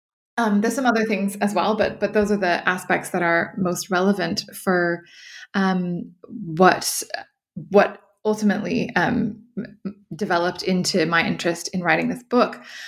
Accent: California, United States; I am originally from California and did my law degree in New York

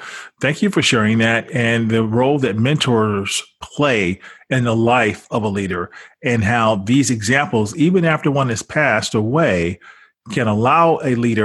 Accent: Chicago, Illinois, United States; I must say also, I'm from Chicago. I grew up and Michael Jordan was the man.

